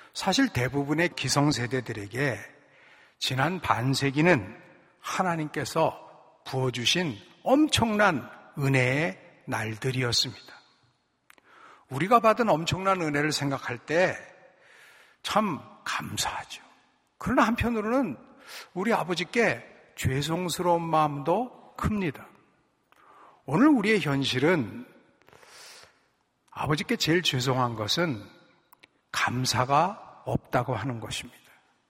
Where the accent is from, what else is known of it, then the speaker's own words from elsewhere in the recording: South Korea; born there; 제가 20대까지는, 20대 초반까지는 대한민국에서 태어난 게 별로 그렇게 기쁘고 신나지 않았던 때도 많이 있었습니다.